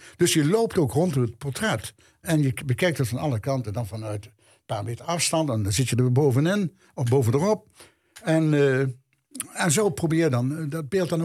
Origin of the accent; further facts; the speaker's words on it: Amsterdam, North Holland, Netherlands; born there; omdat het ook in Amsterdam was. Dat was mijn geboorteplaats.